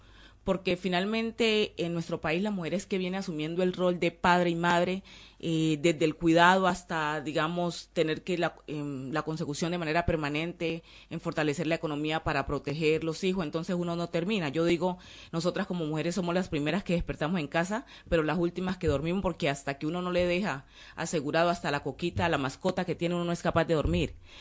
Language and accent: Spanish; Colombia; cómo nosotros como colombianos vamos a garantizar como país